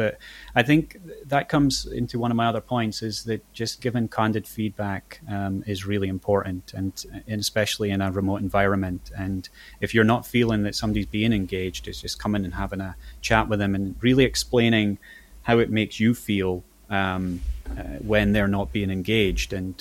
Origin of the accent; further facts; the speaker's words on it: Scotland, United Kingdom; being Scottish, it's pretty easy for me to go and be quite pointed about what's up